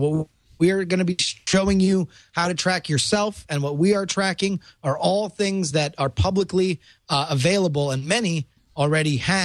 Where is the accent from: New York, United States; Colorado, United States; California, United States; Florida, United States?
Florida, United States; I grew up in Broward County, Florida. Palm Beach was where the majority of the hanging chads and stuff like that were.